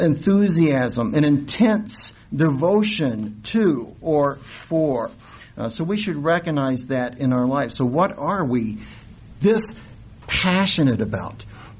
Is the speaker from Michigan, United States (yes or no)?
no; Louisville, Kentucky, United States; I grew up in Louisville. I'm a University of Louisville fan.